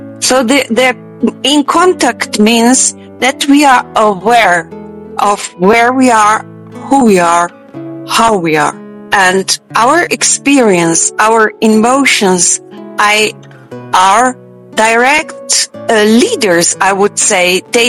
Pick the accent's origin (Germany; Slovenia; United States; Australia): Slovenia; English is a second language; So not just Slovenia, which I love, it's my home country, but also some other places on the earth inspired me to write poem.